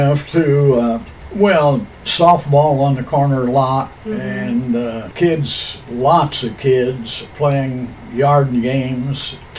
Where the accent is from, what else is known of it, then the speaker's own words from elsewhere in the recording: United States; I was born on this street that you're sitting in right now. And I was born at 1310 Edwards Avenue. I've lived at 1421 since 1950. And I was born on Edwards Avenue. I'm going to die on Edwards Avenue.